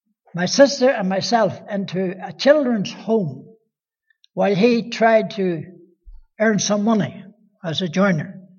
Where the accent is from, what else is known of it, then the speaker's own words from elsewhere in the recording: Belfast, Northern Ireland, United Kingdom; So I was raised in Belfast from 4 years of age. Lived up the Shankill. You ever heard of it? It's a great place. I was known as a corner boy.